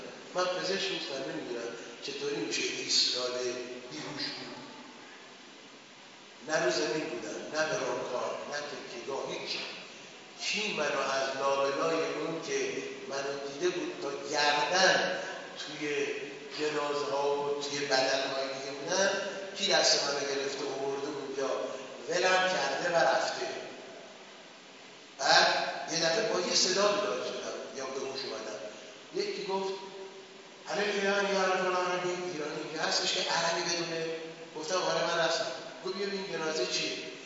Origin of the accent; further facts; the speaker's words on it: Afghanistan; گفتم من افغانی هستم.